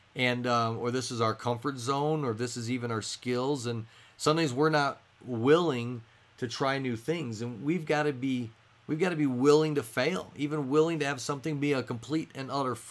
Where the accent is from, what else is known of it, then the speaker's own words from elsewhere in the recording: Denver, Colorado, United States; Of course, I'm from Denver, so it was even bigger here.